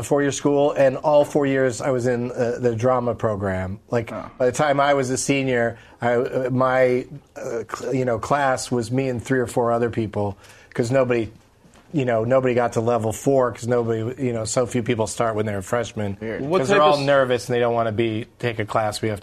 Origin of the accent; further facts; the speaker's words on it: San Diego, California, United States; San Diego, yeah.